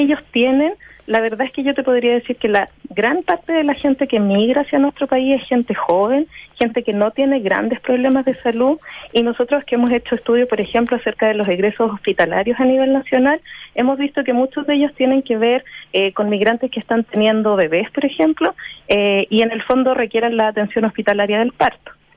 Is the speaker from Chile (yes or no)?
yes; Chile; quizás los números que yo debiera tener como chileno local los están ocupando los migrantes.